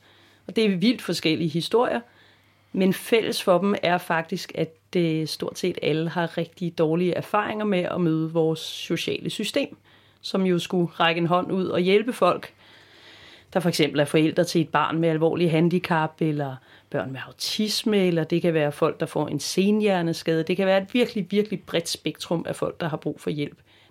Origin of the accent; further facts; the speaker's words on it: Zealand, Denmark; og jeg er også oprindelig fra Sjælland, hvor jeg stiller op nu ude fra Rosvedbekanten af Skelbjerg, nærmere betegnet.